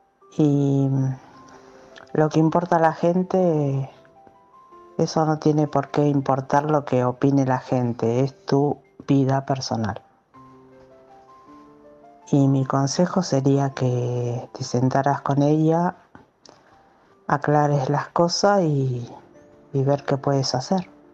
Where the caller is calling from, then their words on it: Murcia, Region of Murcia, Spain; de Murcia.